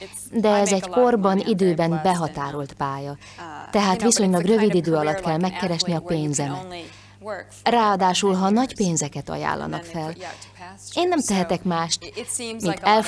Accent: United States; Igen, egy nagyon kis amerikai városból származom, aminek közelében sok kukoricamező van.

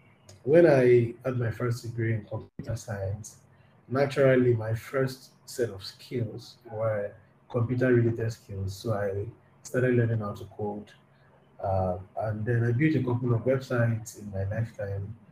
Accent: Makoko, Lagos, Nigeria; So I was born in Makoko, essentially. The same Makoko that everybody is going to now to try to rescue. I was born in Makoko. Lived in Makoko for a while.

